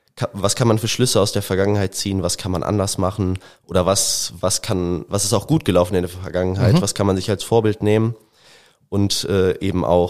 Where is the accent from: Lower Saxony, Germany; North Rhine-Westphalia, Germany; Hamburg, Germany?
North Rhine-Westphalia, Germany; Remscheid; da wollte ich mich vor allem dann in meiner Heimatstadt in Remscheid politisch engagieren.